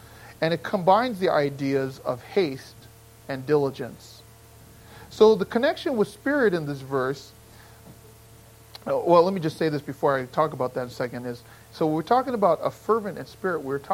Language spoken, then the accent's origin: English; Gardena, California, United States; when we grew up in Gardena